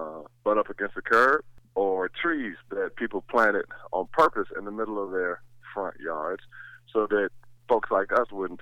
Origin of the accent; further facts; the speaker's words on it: Chicago, Illinois, United States; Who we grew up in Chicago, and we used to play football in the front yard.